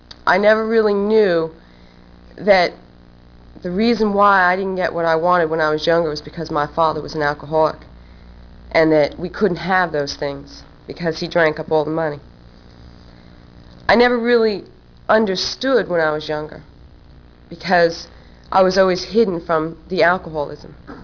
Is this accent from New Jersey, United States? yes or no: yes; New Jersey, United States; I am from New Jersey.